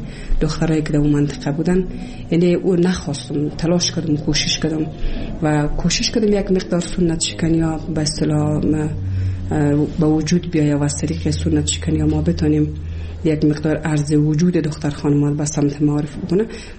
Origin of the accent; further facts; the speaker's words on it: Kabul, Afghanistan; also born or lived in Shibar, Bamyan; از ولسوالی شیبر ولایت بامیان هستم. در سال 1356 در یک خانواده روشن فکر من در ولایت کابل به دنیا آمدم و تحصیلات خودم در کابل و پایان رساندم تا صنف 12